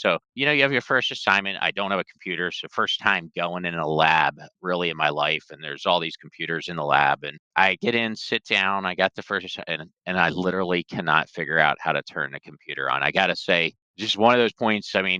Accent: Pennsylvania, United States; born there; Yeah, I was born in Bucks County, just north of Philadelphia, so I consider myself a Philly guy. Very blue-collar area.

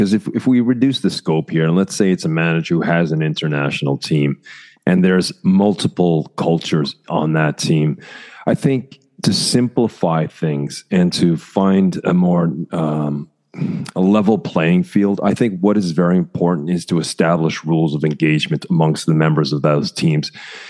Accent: Canada; So when myself as a Canadian asking you a direct question

